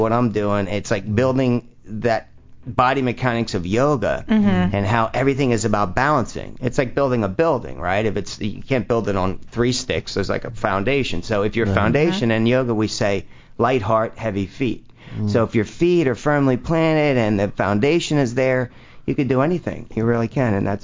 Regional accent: Trenton, New Jersey, United States; I grew up in Trenton, New Jersey as a kid.

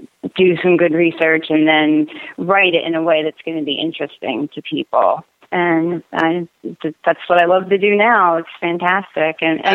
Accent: Philadelphia, Pennsylvania, United States; And I'm also from the Philadelphia area originally.

